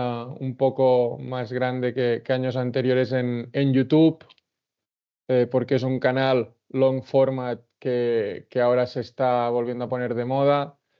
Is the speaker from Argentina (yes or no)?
no; Manresa, Catalonia, Spain; Yo soy de Manresa